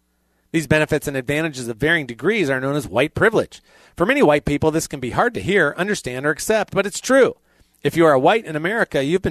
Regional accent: Appalachia, United States; I grew up in Appalachia. I had no money.

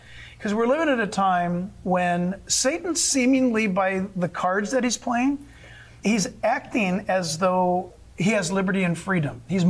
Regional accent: United States; As an American, we struggle with being an American right now.

